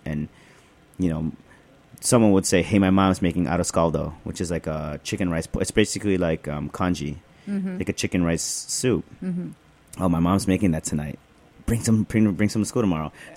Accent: Chicago, Illinois, United States; Yeah, I'm born and raised in Chicago. You know, my parents had a house out about 20 minutes northwest of downtown Chicago, a place called Niles. And, you know, I'm a first-generation American, and, you know, my parents are Filipino

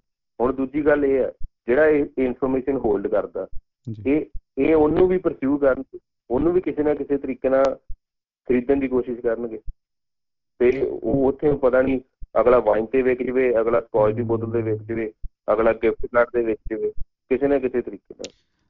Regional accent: Punjab, India; ਜਿਹੜੇ ਅਸੀਂ ਪੰਜਾਬੀ ਹੈਗੀ ਨਾ ਕਮਿਊਨਿਟੀ, ਈਵਨ ਇੰਡੀਅਨ ਕਮਿਊਨਿਟੀ

